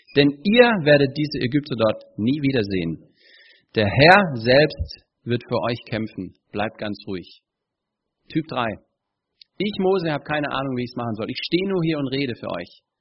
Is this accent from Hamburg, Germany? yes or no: no; Stuttgart, Baden-Württemberg, Germany; Also ich komme nicht aus Brasilien, Kakao, ich komme aus Stuttgart.